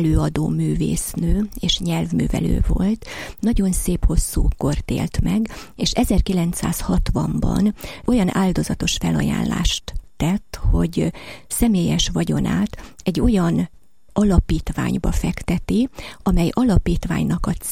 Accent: Vác, Pest, Hungary; Én váci vagyok. Vácot születtem, Vácot jártam általános iskolába és középiskolába

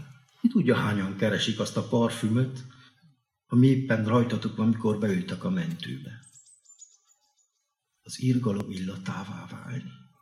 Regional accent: Transylvania, Romania; Ugye én Erdélyből származom

